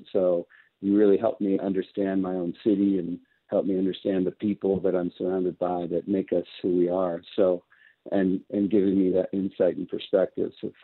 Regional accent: Los Angeles, California, United States; growing up in Los Angeles, I've always especially appreciated how often you focused on topics that were specific to our city

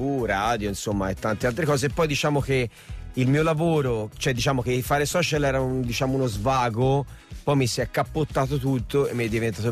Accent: Pistoia, Tuscany, Italy; Io sono pistoiese.

